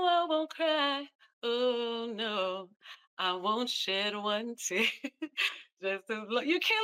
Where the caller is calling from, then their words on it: Clearwater, Florida, United States; I'm from Clearwater, Florida.